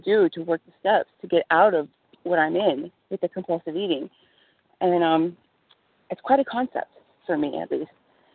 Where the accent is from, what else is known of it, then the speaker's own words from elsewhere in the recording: Los Angeles, California, United States; I'm a compulsive overeater with a history of anorexia and bulimia, and I am from East Los Angeles, California.